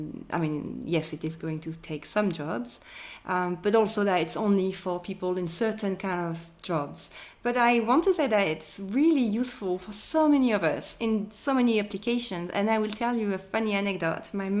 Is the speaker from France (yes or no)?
yes; France; I was French. I thought I was coming back to France, basically.